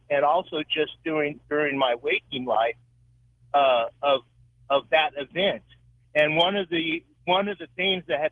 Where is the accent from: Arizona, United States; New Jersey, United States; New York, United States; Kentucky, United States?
Arizona, United States; moved away as an adult; I was born in 1966 in Arizona.